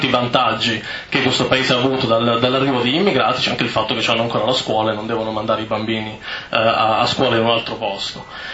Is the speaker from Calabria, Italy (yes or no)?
yes; Calabria, Italy; Io vengo dalla provincia di Reggio Calabria, che spesso è conosciuta soltanto per fatti negativi.